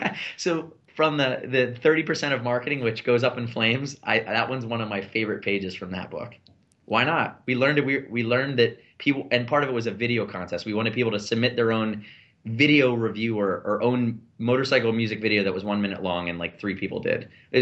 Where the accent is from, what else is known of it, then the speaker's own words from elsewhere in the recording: Northeast, United States; I'm from the Northeast. I talk fast.